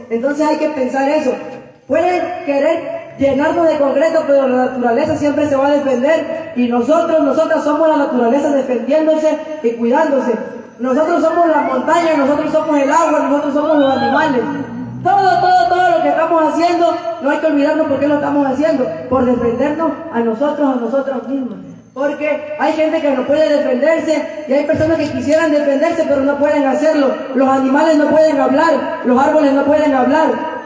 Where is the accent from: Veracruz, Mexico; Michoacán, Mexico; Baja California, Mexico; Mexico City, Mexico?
Veracruz, Mexico; yo vengo del sur de Veracruz y vengo a hablar un poco de lo que está sucediendo allá en nuestro territorio.